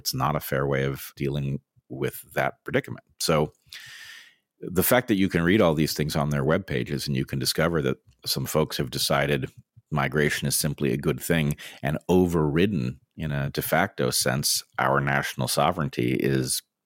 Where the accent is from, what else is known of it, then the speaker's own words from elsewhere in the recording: United States; But as an American, I find it absolutely alarming